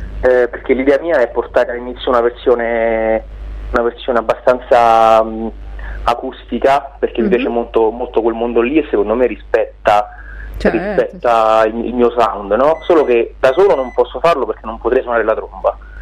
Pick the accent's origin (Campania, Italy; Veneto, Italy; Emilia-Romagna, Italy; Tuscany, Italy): Tuscany, Italy; Radicofani; la torre del mio paese d'origine, che si chiama Radicofani, che è in Bassa Toscana. Sì. E mio padre è nato lì